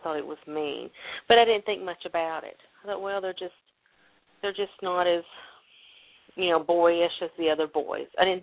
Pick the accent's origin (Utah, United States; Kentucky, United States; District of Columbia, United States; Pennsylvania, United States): Kentucky, United States; I grew up in Eastern Kentucky where homosexuality is not looked upon too much.